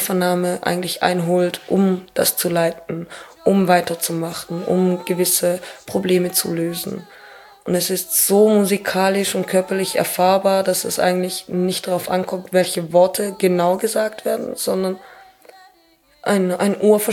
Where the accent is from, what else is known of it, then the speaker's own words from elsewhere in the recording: Saverne, Grand Est, France; ich bin ja halt nicht nur türkischsprachig. Ich bin halt nicht nur Kind von türkischen Eltern, sondern ich bin halt im Städtli Zabern aufgewachsen.